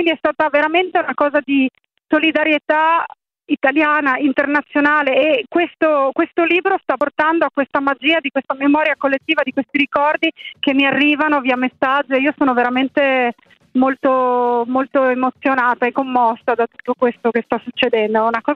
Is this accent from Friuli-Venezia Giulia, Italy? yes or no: yes; Gemona del Friuli, Friuli-Venezia Giulia, Italy; io sono originaria di Gemona del Friuli